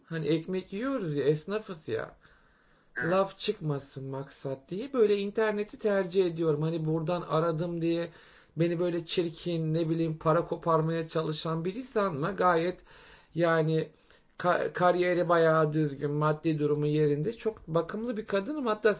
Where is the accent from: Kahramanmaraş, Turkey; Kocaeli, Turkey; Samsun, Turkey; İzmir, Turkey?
İzmir, Turkey; now in Istanbul, Turkey; İzmir'de doğup büyüdüm, Karşıyaka Şemikler'de.